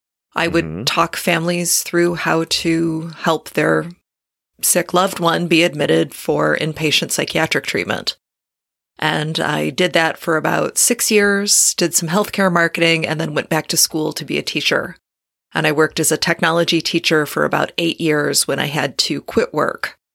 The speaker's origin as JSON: {"language": "English", "town": "Troy", "region": "Michigan", "country": "United States", "tie": "born or raised there", "moved": "as an adult", "lives_now": "Atlanta, United States", "said": "I am. I grew up in Berkeley, Troy, Madison Heights area."}